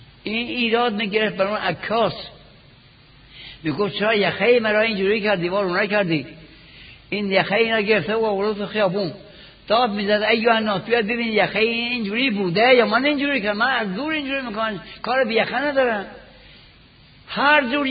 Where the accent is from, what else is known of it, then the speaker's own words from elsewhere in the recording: Iran; کسی پرسید شما اهل کجا هستی؟ گفتم اهل ایران